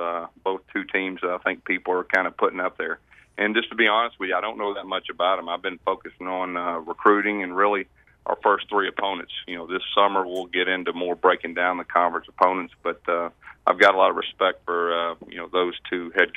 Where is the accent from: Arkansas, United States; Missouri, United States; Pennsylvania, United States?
Arkansas, United States; Growing up in Arkansas, you got to root for the Cowboys.